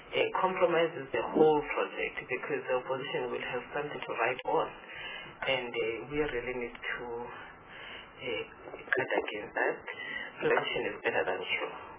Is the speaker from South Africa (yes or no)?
yes; South Africa; I'm a South African. I don't understand dollars, and I don't have a calculator.